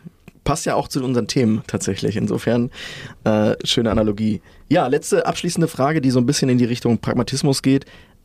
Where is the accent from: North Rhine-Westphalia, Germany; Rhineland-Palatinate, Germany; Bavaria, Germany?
North Rhine-Westphalia, Germany; Dortmund; Ich komme ja aus Dortmund.